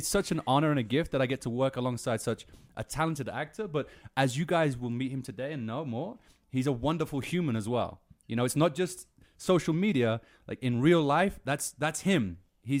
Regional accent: England, United Kingdom; I'm English, so that's my humor too.

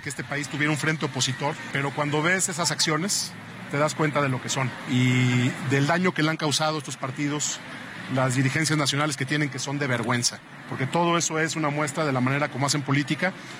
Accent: Mexico; como mexicano

